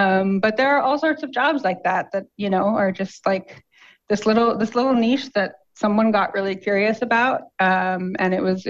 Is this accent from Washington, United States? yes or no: yes; Washington, United States; So I'm from Washington State, which has the dubious distinction of being home to one of the most famous engineering disasters of all time